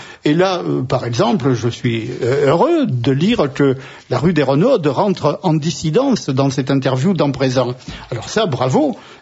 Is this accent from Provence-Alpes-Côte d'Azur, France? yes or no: no; Occitanie, France; ça remonte chez moi en Bigorre, sans doute, à une occupation anglaise qui n'est pas si loin dans l'histoire